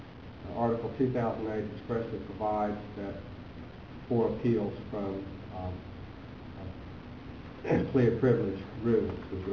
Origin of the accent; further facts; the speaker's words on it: Fort Worth, Texas, United States; May it please the court, I am from Fort Worth and I represent the defendant